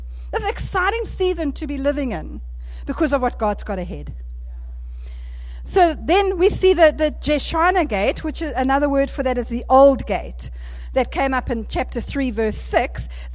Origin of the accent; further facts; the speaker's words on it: South Africa; accent: South African; Excuse my South African accent